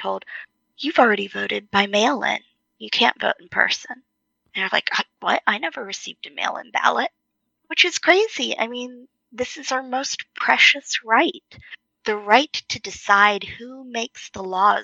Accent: the South, United States; because I grew up mixed race in the South not long after the end of Jim Crow, right?

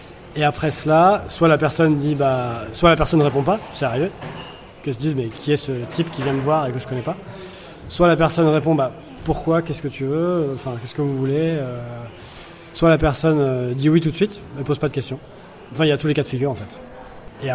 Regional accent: France; now in Latin America; pour moi qui habite en Amérique latine... Ou même pour nous, Français, quand on vient de France

